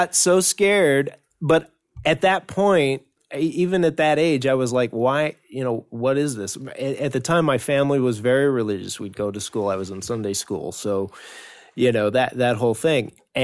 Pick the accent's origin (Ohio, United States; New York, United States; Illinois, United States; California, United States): Illinois, United States; Lincoln; Lincoln, Illinois.